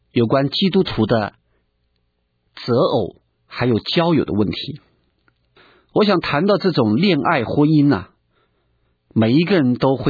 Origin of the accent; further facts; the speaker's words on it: China; 我们中国人讲说，男怕入错行，女怕嫁错郎。